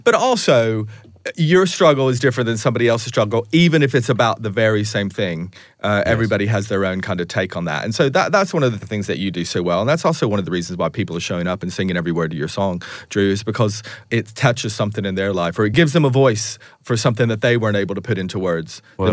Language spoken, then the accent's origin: English; United States; now in United Kingdom; But as an American who's lived here for a very long time, it means a lot to me.